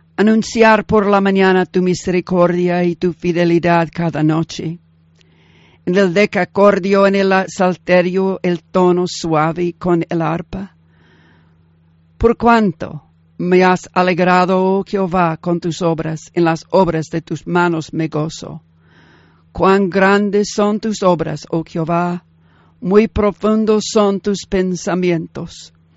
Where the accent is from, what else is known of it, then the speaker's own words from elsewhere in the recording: Arkansas, United States; Spanish is a second language; moved away; Cuando nosotros venimos aquí, venimos de Arkansas, pues allí no hay palmeras.